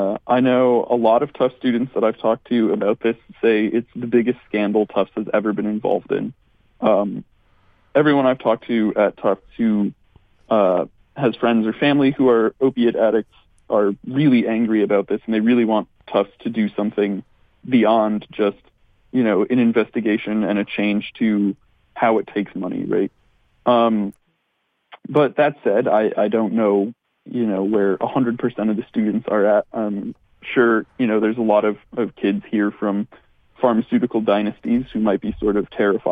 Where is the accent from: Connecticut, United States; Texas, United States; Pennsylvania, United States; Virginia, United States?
Connecticut, United States; New Haven; So I come from New Haven, Connecticut. A lot of the people I grew up with became addicted to opiates.